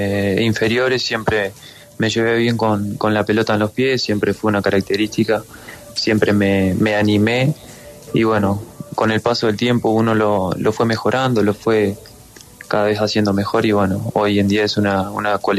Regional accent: Uruguay; moved away as an adult; Yo vengo de Uruguay

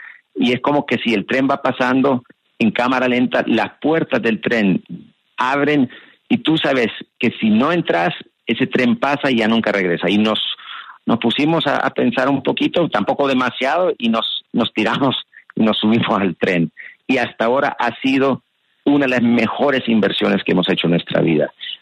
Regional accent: El Salvador; nosotros como somos de El Salvador, un pequeño país que sufre y sufría de los mismos temas y penas que tenemos aquí en Colombia

